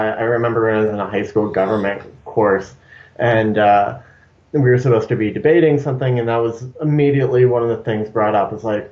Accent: New Mexico, United States; Yeah, I grew up in New Mexico, and immigration is a thing that is always kind of, it's a big issue in the area

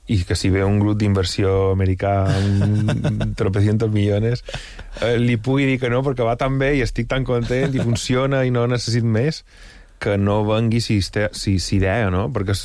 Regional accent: Palma, Balearic Islands, Spain; jo vaig créixer aquí a Palma

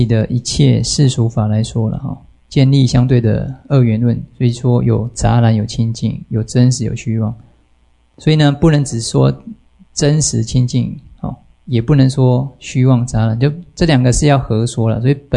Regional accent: Taiwan; born there; 我们生在台湾，我们看不到这个南北极的极光啊

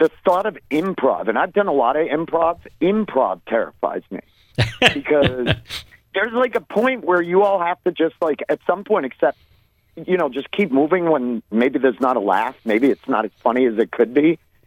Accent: Maine, United States; And when I moved there from Maine, my wife at the time got a job working at the door, like taking IDs.

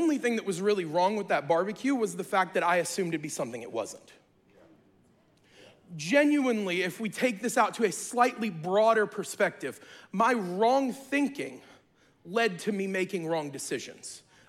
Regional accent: the South, United States; I'm from the South.

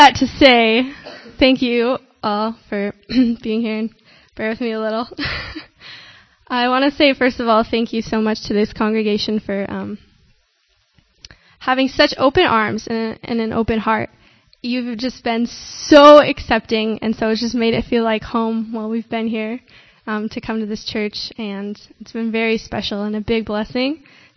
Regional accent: Pendleton, Oregon, United States; I'm from Oregon, Pendleton, Oregon.

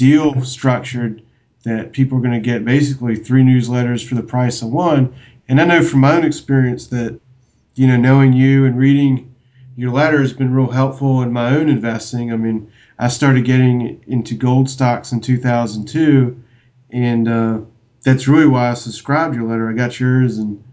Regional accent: United States; the thing about the difficulty in being an American, I guess, is that all 99% of the financial news is about U.S. stocks.

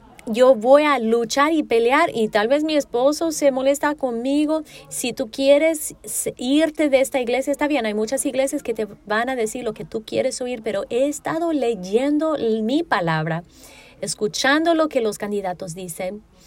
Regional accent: California, United States; yo parece que soy blanca por fuera, pero soy mexicana por dentro. Yo crecí aquí en California. Yo amo a las personas de esta ciudad.

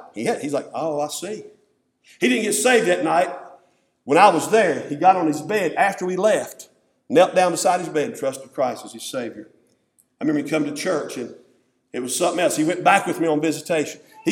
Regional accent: West Virginia, United States; And look, I'm a hillbilly, and I'm from West Virginia, and I'm not ashamed of that.

